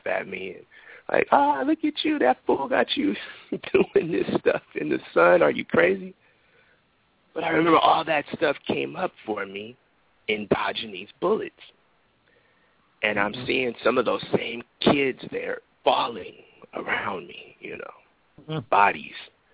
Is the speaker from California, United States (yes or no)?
yes; Los Angeles, California, United States; And so that was when I grew up in South Central. And so this was my first experience of a drive-by shooting.